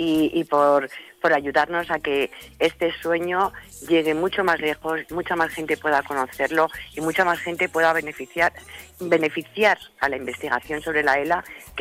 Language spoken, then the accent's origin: Spanish; Castilla-La Mancha, Spain; nosotros somos castellanos, o sea, Castilla abarcaba un terreno importante, pero es que Toledo lo tenemos aquí al lado